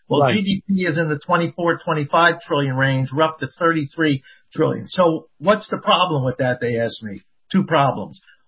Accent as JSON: {"language": "English", "town": "Philadelphia", "region": "Pennsylvania", "country": "United States", "tie": "born there", "said": "I live near Philadelphia. I was born in Philadelphia."}